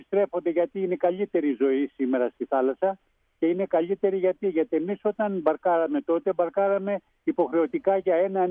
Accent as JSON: {"language": "Greek", "town": "Hydra", "region": "Attica", "country": "Greece", "tie": "born or raised there", "said": "Στην Ήδρα μεγάλωσα, στην Ήδρα γεννήθηκα και μένω μόνιο μας στην Ήδρα πάλι."}